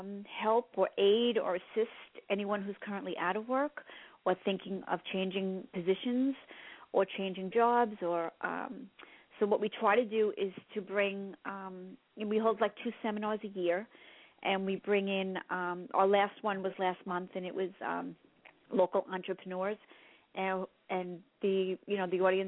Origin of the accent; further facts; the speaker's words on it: Dyker Heights, New York, United States; Okay, I was born and raised in Dyker Heights and moved to Bay Ridge 19 years ago